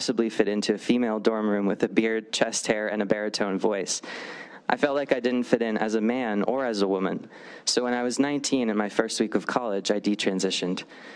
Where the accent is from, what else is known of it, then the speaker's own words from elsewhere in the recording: Great Falls, Montana, United States; I was born and raised in Great Falls. 10 years ago, when I was 15, I came out to my parents as a transgender boy.